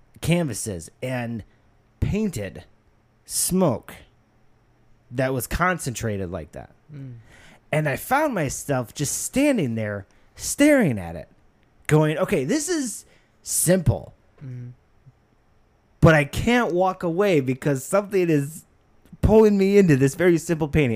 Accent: Canada; So. Well, yeah, because I'm from Canada.

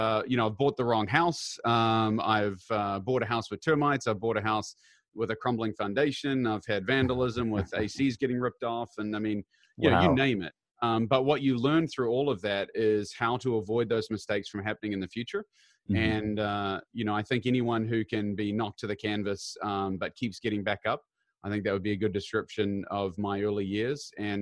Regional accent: New Zealand; moved away as an adult; now in United States; I've actually lived in America longer than I've lived in New Zealand, which is quite strange, but no, born and raised in New Zealand

